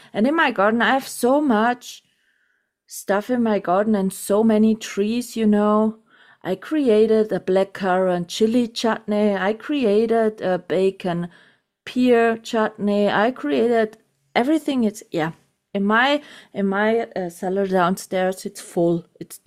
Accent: Germany; English is a second language; 2 hours from my hometown here, there is a production company.

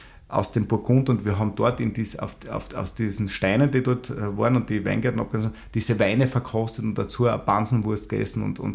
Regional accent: Styria, Austria; der uns als Steirer am Wochenende, weil wir sind nicht heimgefahren von Klosterneuburg von der Schule

